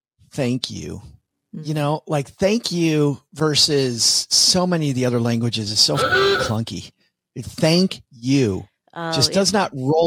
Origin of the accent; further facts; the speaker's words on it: Michigan, United States; for a long time before I knew anything about languages growing up in Michigan, right?